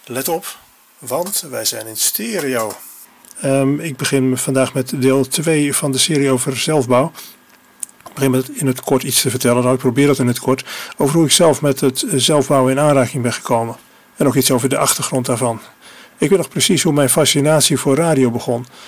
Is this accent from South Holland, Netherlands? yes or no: yes; Dordrecht, South Holland, Netherlands; zwierven wij door de wijk in Dordrecht, Wielwijk, waar ik ben opgegroeid.